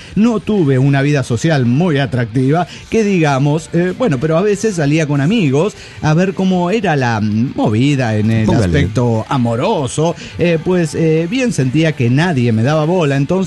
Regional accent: Turmero, Aragua, Venezuela; now in Santa Cruz de la Sierra, Bolivia; de Turmero, Venezuela. Ahora en Santa Cruz de la Sierra, Bolivia.

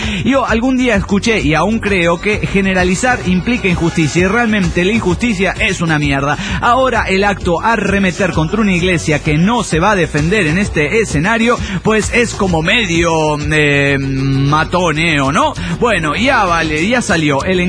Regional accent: Campeche, Mexico; de Campeche, México, y tengo miedo

